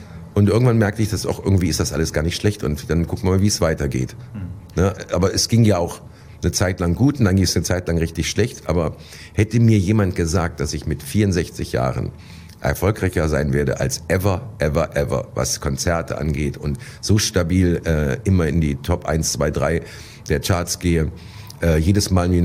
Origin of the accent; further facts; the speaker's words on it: Germany; ich bin ein Kind des Westens